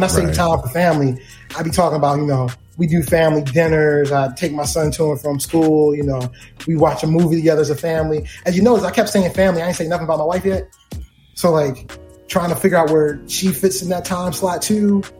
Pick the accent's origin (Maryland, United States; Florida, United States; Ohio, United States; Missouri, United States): Maryland, United States; Baltimore; build the next great firm and do it from Baltimore. It's my hometown.